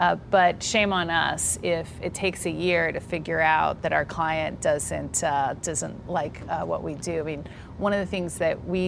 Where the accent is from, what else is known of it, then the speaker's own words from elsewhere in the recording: Tustin, California, United States; I grew up in Tustin, California, which has a little sign and it says, work where you must, but live and shop in Tustin, so Southern California.